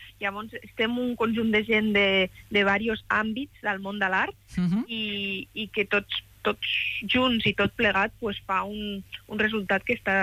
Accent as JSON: {"language": "Catalan", "town": "Tortosa", "region": "Catalonia", "country": "Spain", "tie": "born there", "said": "Vaig néixer a Tortosa perquè em va tocar, perquè hem tornat un o dos cops amb el circ, però mai he viscut allà."}